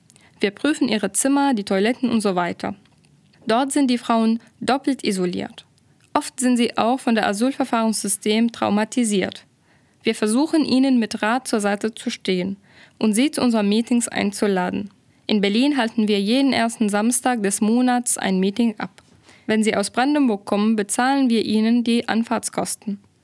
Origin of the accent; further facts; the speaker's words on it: Cameroon; German is a second language; Ich komme aus dem Kamerun